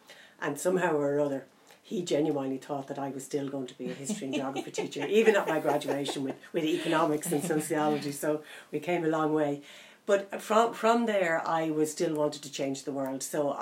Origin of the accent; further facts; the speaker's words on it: Dublin, Leinster, Ireland; I was born and raised in Coolock. My father was a fireman. My mother was a stay-at-home mother.